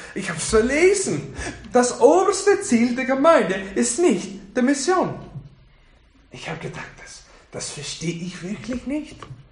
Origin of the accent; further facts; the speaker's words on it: United States; während meiner Kindheit in den USA bin ich sehr oft in meine Gemeinde gegangen.